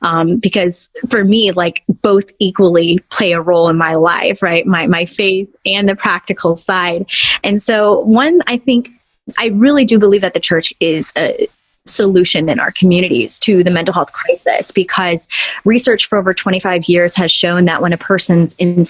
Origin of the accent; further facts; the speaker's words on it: Los Angeles, California, United States; Born and raised in Los Angeles, I'm in California